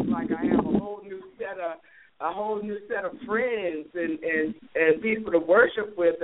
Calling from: Michigan, United States; from area code 616, and.

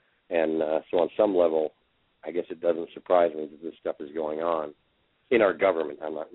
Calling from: Texas, United States; I mean, I'm calling you from Texas, and my own congressman, I'm sure he's a great guy

